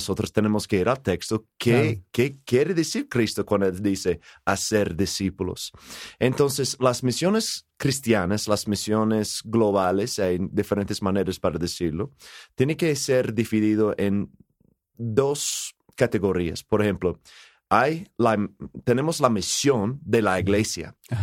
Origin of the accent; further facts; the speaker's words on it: Georgia, United States; now in Dominican Republic; yo soy de Georgia, pero tengo casi 14 años viviendo en la Dominicana con mi esposa Joana y 4 hijos.